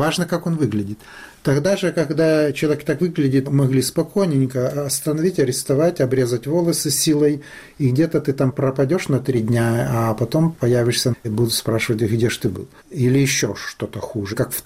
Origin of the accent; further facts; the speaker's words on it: Ukraine; Я вырос на вине в Украине, и на хересах, и на портвейнах